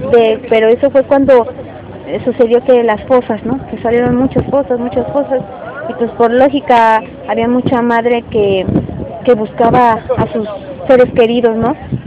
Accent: Tlaxcala, Mexico; Yo soy del estado de Tlaxcala, del centro de la República Mexicana.

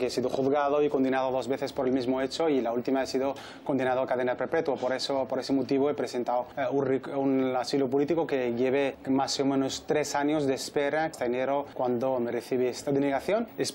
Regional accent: Western Sahara; No solo lo estoy diciendo yo como saharaui

